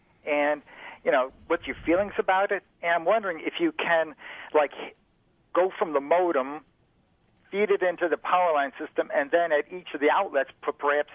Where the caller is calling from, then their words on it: Greece, New York, United States; Greece, New York.